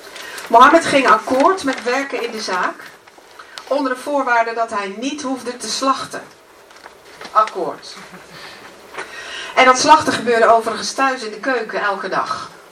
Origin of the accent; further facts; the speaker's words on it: Netherlands; En ik kan soms nog niet geloven dat ik dat als Nederlandse vrouw allemaal kon meemaken met hem.